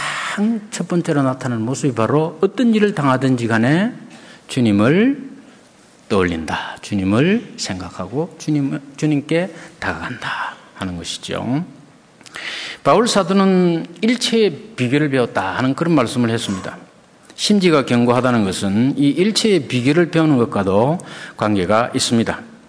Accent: Gyeongsang, South Korea; accent: Gyeongsang; 제가 그 경상도 출신이라서 이 사투리를 자꾸 하는데

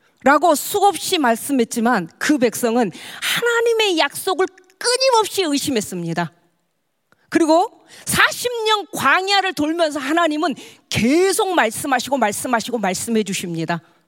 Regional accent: Wando, South Jeolla, South Korea; 저는 고향이 완도입니다. 완도는요, 우상이 굉장히 심한 지역입니다.

